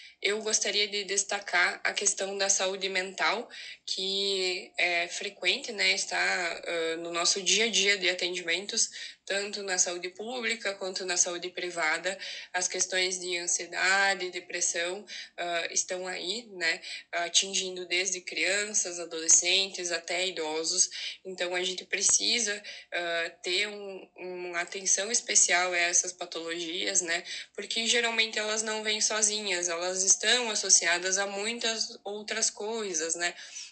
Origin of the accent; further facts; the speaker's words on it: Boa Vista, Rio Grande do Sul, Brazil; sou médica formada pela UPF há mais de um ano, sou natural de Boa Vista, interior de Birubá